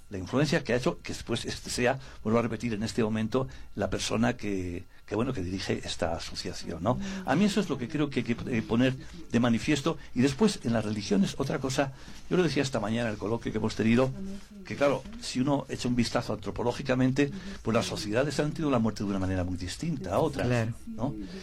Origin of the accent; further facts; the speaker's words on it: Bilbao, Basque Country, Spain; aunque soy de Bilbao y los de Bilbao...